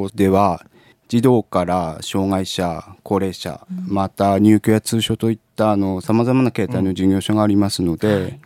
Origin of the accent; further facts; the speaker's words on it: Goshogawara, Aomori, Japan; 私は五所川原市出身で、はい、今県内の大学卒業後、